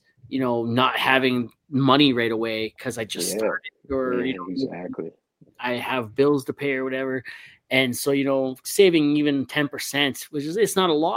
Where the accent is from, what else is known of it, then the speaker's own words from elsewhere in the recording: Hamilton, Ontario, Canada; I'm from Hamilton originally.